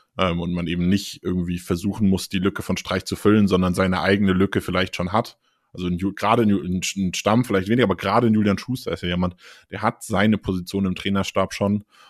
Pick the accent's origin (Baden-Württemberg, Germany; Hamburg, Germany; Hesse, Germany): Hesse, Germany; Frankfurt; Als Frankfurter war ich am guten Ende dieses Beefs.